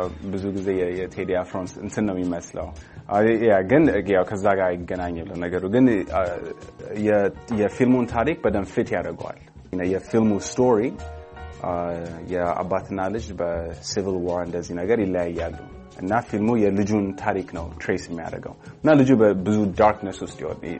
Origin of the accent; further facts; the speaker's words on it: Los Angeles, California, United States; ግማሹ ደግሞ ሎስ አንጀለስ ነው የተሰራው ልክ እንዳልከው እኔ በዚህ ስለሆነ ያደኩት